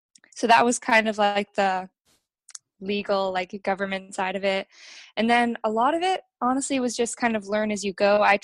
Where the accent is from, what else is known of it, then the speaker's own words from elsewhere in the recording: Australia; also born or lived in California, United States; And I was born in California. We moved over to Australia when I was about 7 years old.